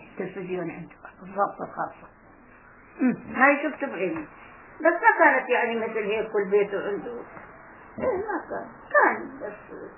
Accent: Palestine; moved away; لا لا لا بنيسان طلعنا احنا طلعنا من فلسطين بنيسان

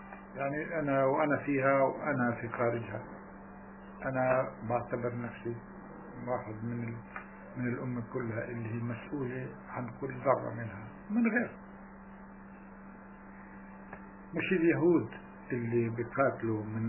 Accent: Palestine; احنا فلسطينيين

